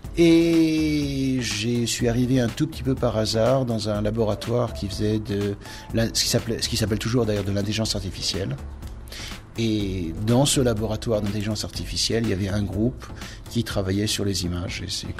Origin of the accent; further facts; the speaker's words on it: France; moved away as an adult; now in United States; Je suis français et en France, on considère qu'il faut faire des mathématiques.